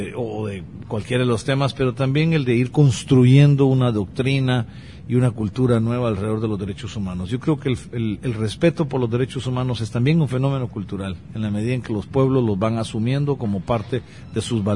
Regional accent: Guatemala; al igual que en mi país, Guatemala, no hay ni siquiera una legislación sobre comunicación comunitaria

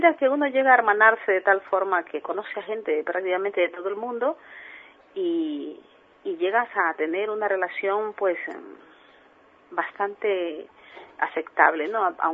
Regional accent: Esmeraldas, Ecuador; also born or lived in Manabí; Yo soy de la provincia de Manabí, pero me he criado en Esmeraldas. Me siento muy esmeraldeña, que es donde yo aprendí mis primeras letras y he vivido y me he criado

